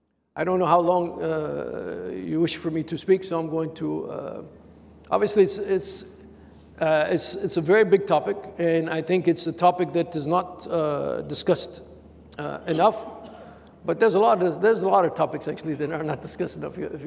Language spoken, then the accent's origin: English; United States; for a lot of kids growing up in the United States, that was their dream, like yours truly.